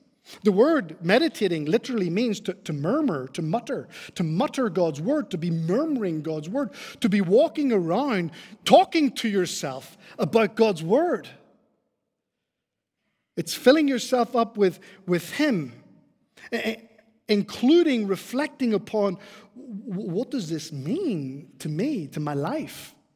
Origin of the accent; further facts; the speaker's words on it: Northern Ireland, United Kingdom; I come from Northern Ireland, and we lived in the countryside way back, and around us were lots of fields, and Irish fields are full of grass